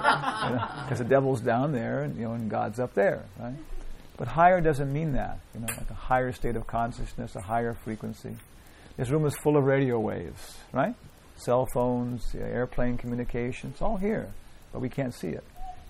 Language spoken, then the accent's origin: English; Guam; born there; I was born on Guam. Guam is also a part of the United States of America.